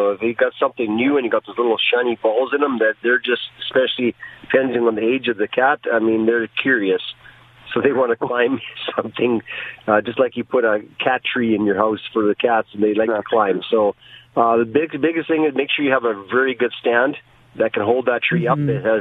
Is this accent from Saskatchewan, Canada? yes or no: yes; Saskatchewan, Canada; Once they find out we're from Saskatchewan.